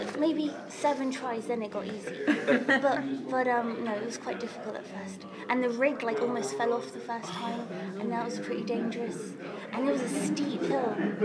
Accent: London, United Kingdom; I'm from London, and that's what we would drink as teenagers

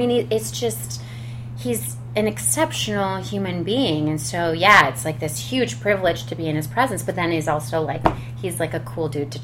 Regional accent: Connecticut, United States; I was raised in Connecticut

